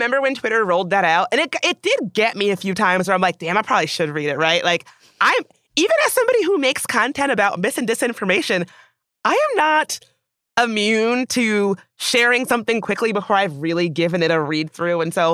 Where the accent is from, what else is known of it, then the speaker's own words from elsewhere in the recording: Southern US, United States; growing up in the South, sometimes those dance squads were a little bit questionable.